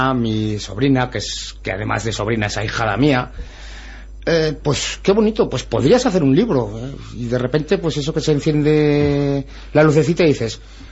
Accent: Pamplona, Navarre, Spain; now in Tudela, Spain; yo soy de Pamplona, yo nací en Pamplona, pero por circunstancias, pues hace unos años me vine a vivir aquí a Tudela.

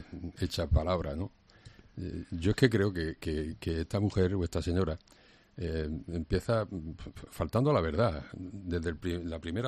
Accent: Andalusia, Spain; a mí me interesa como andaluz

